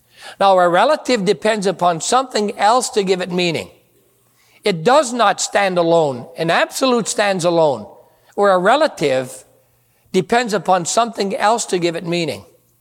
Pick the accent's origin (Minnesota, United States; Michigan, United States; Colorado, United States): Michigan, United States; also born or lived in South Carolina; I came from Upper Michigan, where no clothes were appropriate, to pastor in South Carolina.